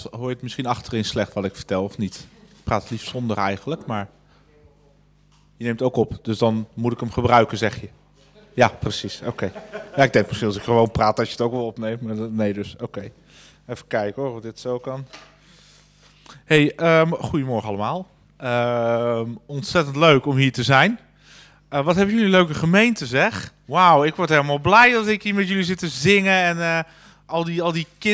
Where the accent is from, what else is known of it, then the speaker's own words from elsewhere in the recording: Friesland, Netherlands; Ik ben zelf Fries, geloof ik.